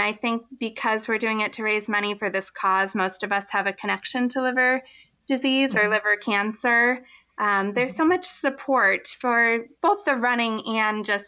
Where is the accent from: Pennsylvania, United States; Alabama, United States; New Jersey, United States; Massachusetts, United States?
Massachusetts, United States; Harwich; I grew up on Cape Cod, and I did do two of my long training runs down there because there wasn't snow on the ground when we had snow around Boston.